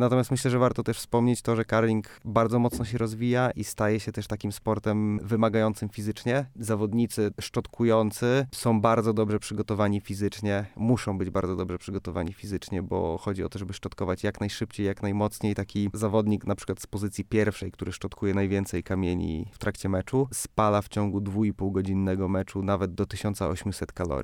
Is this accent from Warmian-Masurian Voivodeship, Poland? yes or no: yes; Olsztyn, Warmian-Masurian Voivodeship, Poland; now in Tricity, Poland; Pochodzę z Olsztyna i w zasadzie tutaj nigdy nie miałem okazji spróbować curlingu. Przez całą swoją młodość praktycznie trenowałem piłkę nożną w Warmii Olsztyn i z curlingiem dopiero zetknąłem się po wyjeździe z Olsztyna do Trójmiasta.